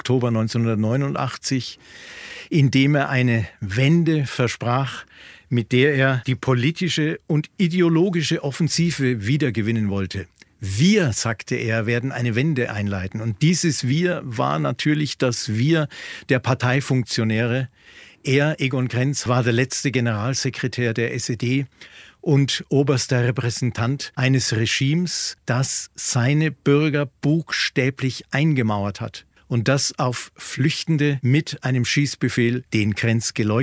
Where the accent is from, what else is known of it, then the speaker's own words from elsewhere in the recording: West Germany, Germany; möchte jetzt aber als Wessi nicht zwischen denjenigen Gruppierungen der DDR, die für das Wort sind, und denjenigen, die dagegen sind, mich entscheiden.